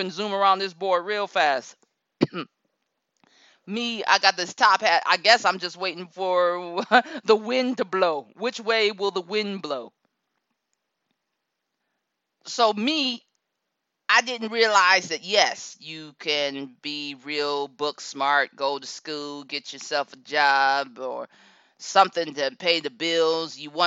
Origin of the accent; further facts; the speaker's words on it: Akron, Ohio, United States; I grew up poor in Akron, Ohio. Yeah, you know it. I grew up poor